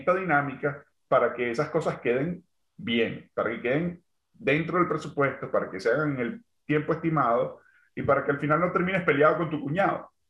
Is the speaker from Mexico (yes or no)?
no; Venezuela; yo vengo de Venezuela